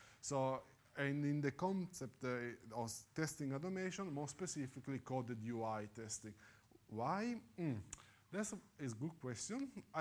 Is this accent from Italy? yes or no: yes; Italy; moved away as an adult; As you guys probably are guessing, I'm originally from Italy.